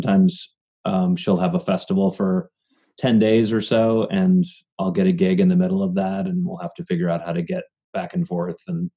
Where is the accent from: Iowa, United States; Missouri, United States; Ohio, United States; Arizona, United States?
Iowa, United States; But I'm originally from Iowa.